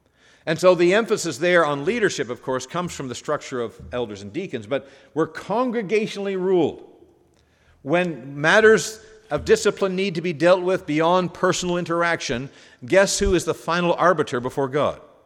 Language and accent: English; Corunna, Ontario, Canada; Chemical Valley, as it's called, but I grew up in Corunna.